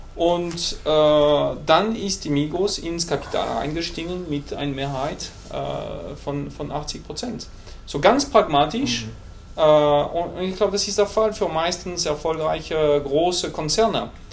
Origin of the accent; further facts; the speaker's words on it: São Paulo, Brazil; German is a second language; now in Switzerland; Ich komme aus São Paulo, 18 Millionen Leute in einer Stadt.